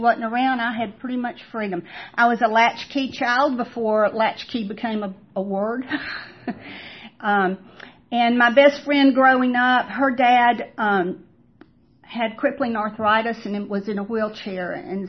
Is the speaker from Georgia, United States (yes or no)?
yes; Atlanta, Georgia, United States; born there; I was born in 1952 in Atlanta, Georgia, to two working parents.